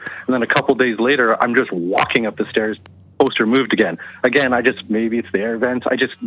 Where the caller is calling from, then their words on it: Edmonton, Alberta, Canada; from Edmonton, Alberta.